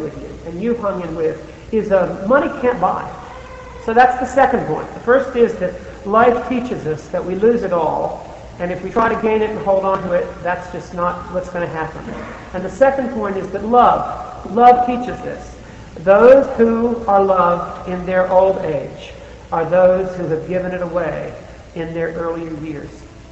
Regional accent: United States; because I'm an American, and what's the big American disease?

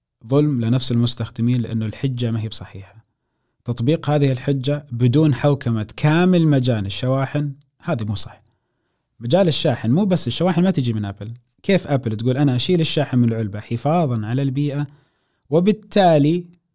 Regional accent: Saudi Arabia; إحنا عندنا في المملكة العربية السعودية اللغة العربية هي الأساسية

